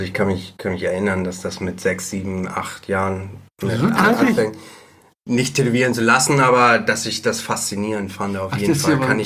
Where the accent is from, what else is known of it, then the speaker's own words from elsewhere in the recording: Bad Segeberg, Schleswig-Holstein, Germany; In Bad Segeberg damals noch, das ist meine Heimatstadt.